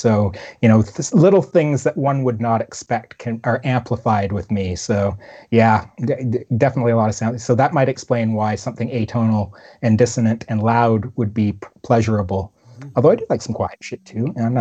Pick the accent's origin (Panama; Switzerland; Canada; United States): Canada; I'm a Canadian